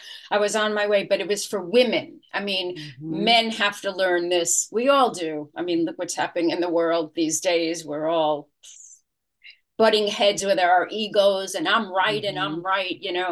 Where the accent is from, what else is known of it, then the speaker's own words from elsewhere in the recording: New York City, New York, United States; I grew up in New York City.